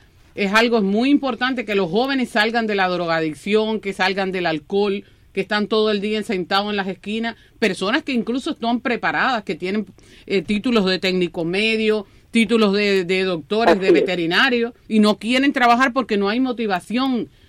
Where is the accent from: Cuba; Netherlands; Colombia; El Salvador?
Cuba; moved away; yo salí de Cuba